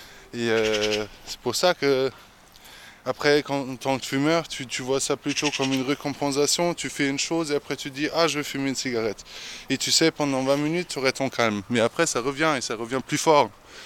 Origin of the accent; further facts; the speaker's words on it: Germany; French is a second language; now in Strasbourg, France; j'ai 26 ans, je suis d'origine d'Allemagne.